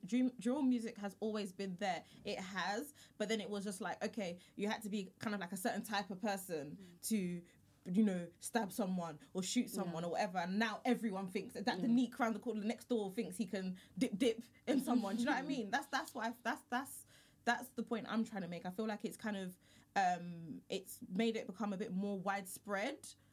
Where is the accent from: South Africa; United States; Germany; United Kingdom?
United Kingdom; UK. Yeah. We're British.